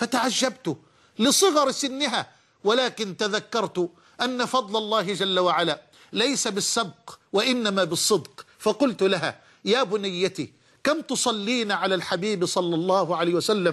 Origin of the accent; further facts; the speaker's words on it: Mansoura, Dakahlia, Egypt; في مركز عندنا في المنصورة يسمى مركز شربين،